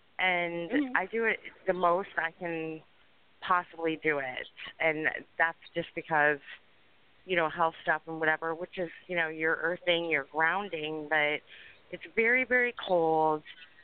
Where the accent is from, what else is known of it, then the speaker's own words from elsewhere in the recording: East Coast, United States; now in Northern California, United States; So, I'm Northern California. I'm actually from the East Coast, but here now.